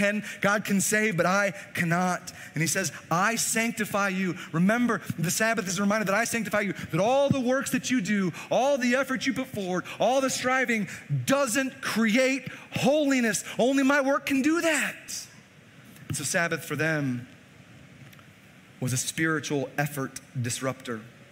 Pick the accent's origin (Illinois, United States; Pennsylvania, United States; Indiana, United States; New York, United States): Illinois, United States; Chicago; I grew up in Chicago, not a lot of fields to work.